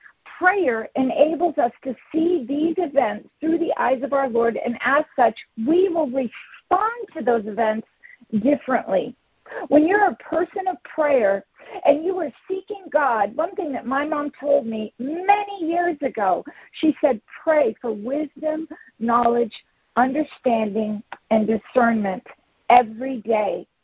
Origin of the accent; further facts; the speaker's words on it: California, United States; I'm born and raised in California, but there's a Michigan accent back there.